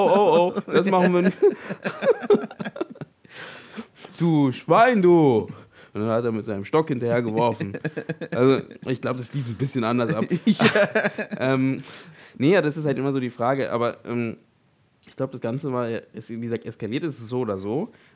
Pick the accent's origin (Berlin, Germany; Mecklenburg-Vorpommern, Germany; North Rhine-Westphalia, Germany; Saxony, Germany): Berlin, Germany; Ich als Berliner. Weit weg von Hamburg.